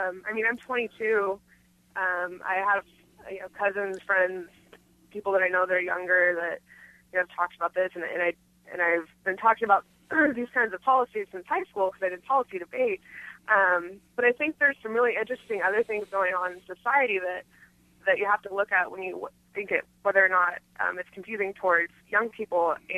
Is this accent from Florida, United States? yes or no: no; Lawrence, Kansas, United States; I hail from Lawrence, which is the only municipality in Kansas, I believe, that actually has marijuana decriminalized.